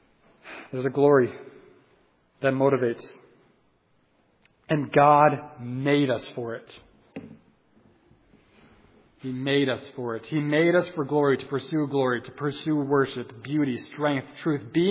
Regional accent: Wisconsin, United States; The glory of the Packers or the, I'm from Wisconsin, remember? The Brewers.

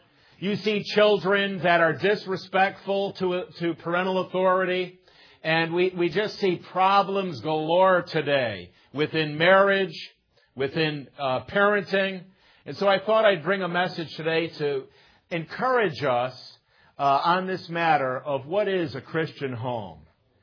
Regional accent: Connecticut, United States; She's from Indiana. I'm from Connecticut. And we met in Minnesota.

